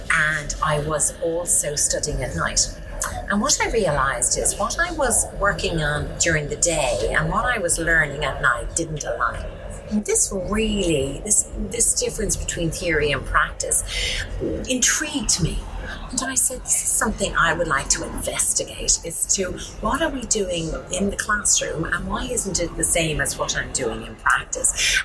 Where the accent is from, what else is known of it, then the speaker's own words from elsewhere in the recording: Ireland; And as most people can hear, I'm Irish. So, I'm based in Trinity College in Dublin.